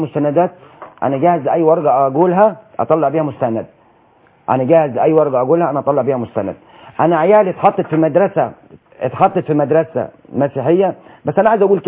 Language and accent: Arabic; Egypt; انا بتكلم انا كمواطن مصري